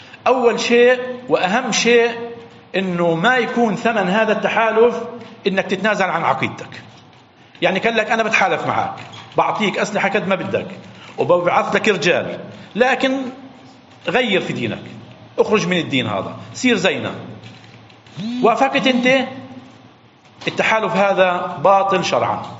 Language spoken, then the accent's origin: Arabic; Palestine; هنا عندنا في فلسطين